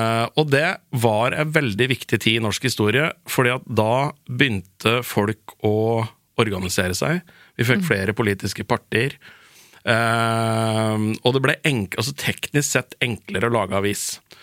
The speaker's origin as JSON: {"language": "Norwegian", "town": "Raufoss", "region": "Innlandet", "country": "Norway", "said": "Jeg er fra Raufoss, ja."}